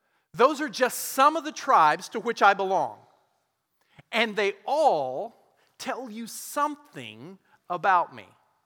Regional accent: Texas, United States; I am an American. I am a Texan. I am a Parkie, in as much as I've lived in University Park for 7 years.

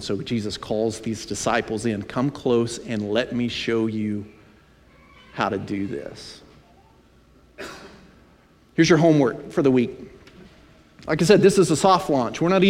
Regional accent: United States; I'm an American. In some way, I'm a Christian.

